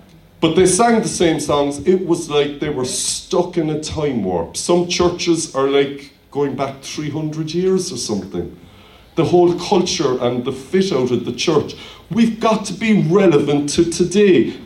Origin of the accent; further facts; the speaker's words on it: Cork, Munster, Ireland; When I was a child growing up in Cork, the community was where you lived.